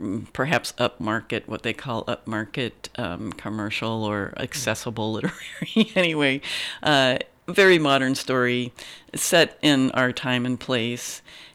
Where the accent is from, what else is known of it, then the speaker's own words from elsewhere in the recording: Kansas City, Missouri, United States; I grew up in Kansas City, Missouri